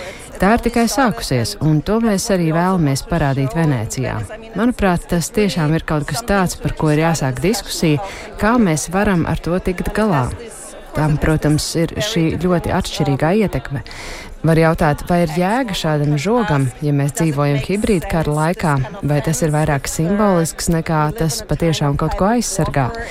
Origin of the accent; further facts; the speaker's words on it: Germany; Es esmu no Vācijas, kurai nav robežas ar Krieviju.